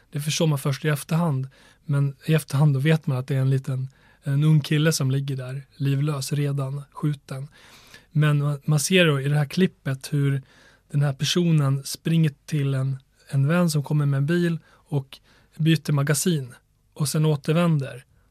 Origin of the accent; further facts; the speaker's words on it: Borlänge, Dalarna County, Sweden; now in Stockholm, Sweden; Jag är själv uppvuxen i Tjärnängar i Borlänge. Jag kom som liten 7-åring till Sverige och växte upp där.